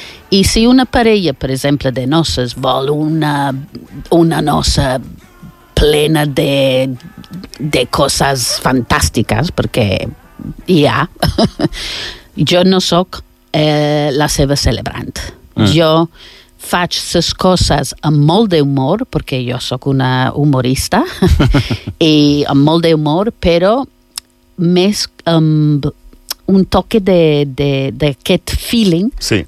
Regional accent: United Kingdom; Catalan is a second language; jo sóc britànica

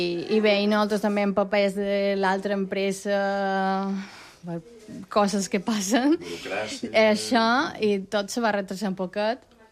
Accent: León, Castile and León, Spain; now in Pollença, Spain; Jo no som pollencina, jo fa 26 anys que visc aquí a Pollença, jo som de León. Però bueno, ja estic adoptada, ja.

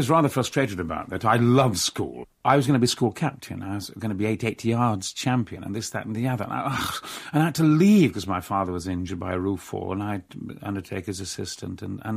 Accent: Yorkshire and the Humber, United Kingdom; accent: Yorkshire; I shouldn't learn to lose my Yorkshire accent. Well, the thing about speech is I've kept my Yorkshire expression and naturally lost the accent, though I can apply it again whenever I want.

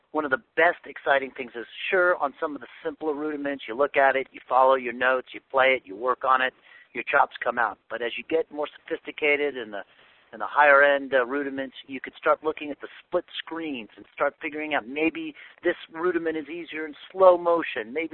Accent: San Francisco, California, United States; I'm from San Francisco.

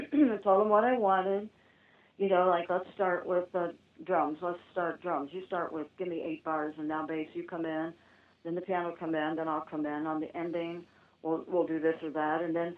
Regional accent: Indianapolis, Indiana, United States; And I grew up in Indianapolis, I mean, I learned from the best.

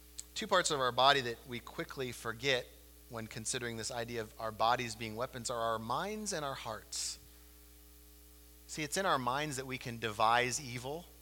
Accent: United States; if you're like me in America, we experience all the time how we can compartmentalize our lives. I think as an American people, we're really good at that.

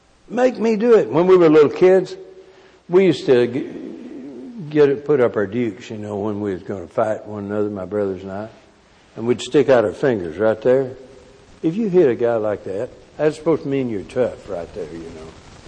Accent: Morton, Texas, United States; When I was a kid growing up in Morton, not very far from Littlefield, we lived on the old Taylor place, on the old Taylor home, and it was across from Cone's pasture

